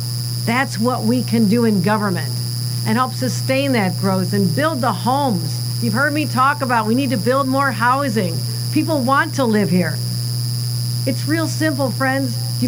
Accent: New York, United States; us from Western New York, you cannot grow up in this area and not be a hardcore environmentalist. We're not far from Love Canal. The world was watching Love Canal when I was growing up.

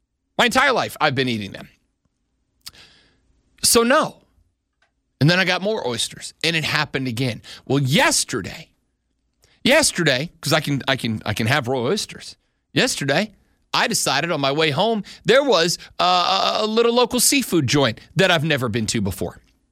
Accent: New Orleans, Louisiana, United States; I am from Louisiana, New Orleans, Louisiana specifically. I've grown up around seafood. I was brought up at oyster shucks and crawfish boils

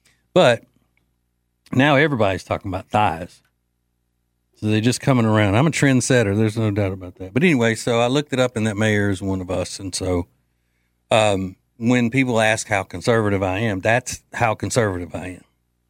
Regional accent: Louisiana, United States; once it became a law in my home state of Louisiana

